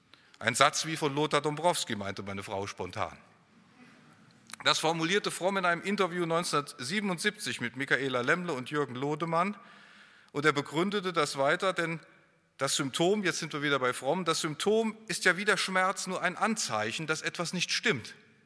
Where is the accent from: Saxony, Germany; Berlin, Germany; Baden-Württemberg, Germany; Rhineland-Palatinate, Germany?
Rhineland-Palatinate, Germany; Mainz; Ich komme aus Mainz, da sind wir wie Hunderttausend in der Rhein-Main-Region